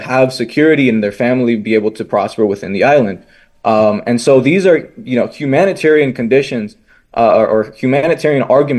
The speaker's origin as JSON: {"language": "English", "town": "Miami", "region": "Florida", "country": "United States", "tie": "born or raised there", "said": "born and raised in Miami, Miami-Dade County especially, which is the most Cuban county in the United States"}